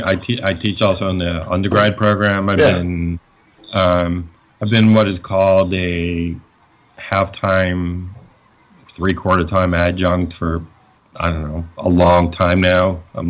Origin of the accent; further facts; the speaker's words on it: Queens, New York, United States; You know, when I lived in New York, I grew up in Queens, and I had hundreds of friends there, literally, or acquaintances.